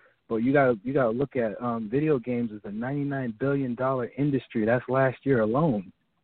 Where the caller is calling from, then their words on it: Atlanta, Georgia, United States; I'm calling from Atlanta.